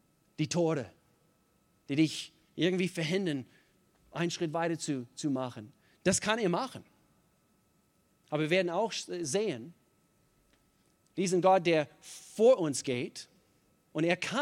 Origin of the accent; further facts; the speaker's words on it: United States; German is a second language; Ich als einziger Amerikaner, ich bin selber Amerikaner.